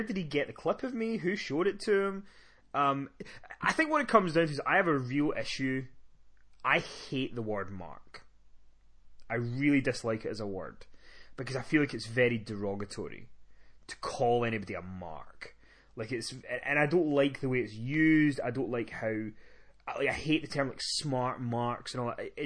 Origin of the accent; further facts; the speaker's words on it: Scotland, United Kingdom; I'm a nobody from Scotland that interviews wrestlers sometimes.